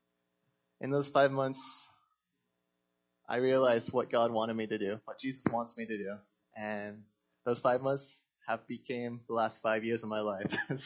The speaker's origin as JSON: {"language": "English", "town": "Olympia", "region": "Washington", "country": "United States", "moved": "as an adult", "lives_now": "Spain", "said": "I'm from Olympia, Lacey, Washington. But that's not where I live anymore. I live in Spain. And I've been in Spain about 5 years now."}